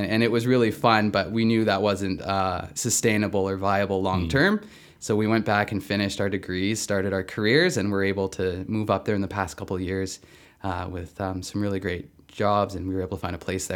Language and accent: English; Nanaimo, British Columbia, Canada; also born or lived in Victoria, Canada; I grew up in Nanaimo.